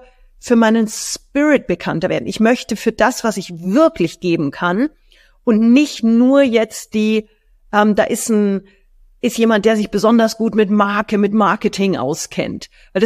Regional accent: Munich, Bavaria, Germany; Ist schon fast peinlich als Münchner Kindl.

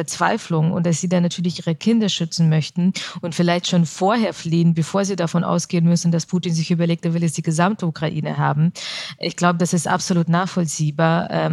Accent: Augsburg, Bavaria, Germany; mittlerweile identifiziere ich mich als Deutsche. Und diese Frage, wo kommen Sie her? Und wenn dann die Antwort Augsburg nicht ausreicht

